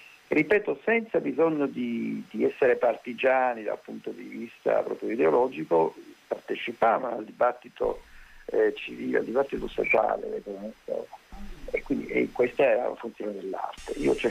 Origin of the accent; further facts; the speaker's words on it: Palermo, Sicily, Italy; io sono un siciliano di Palermo, ho iniziato lì a fare musica